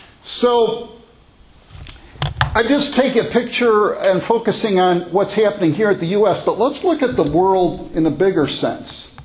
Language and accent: English; Chicago, Illinois, United States; now this is what I grew up with in Chicago